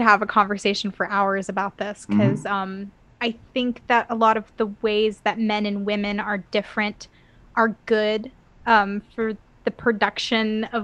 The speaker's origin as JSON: {"language": "English", "country": "Ireland", "said": "I'm green, I'm Irish, you know, what are you gonna do?"}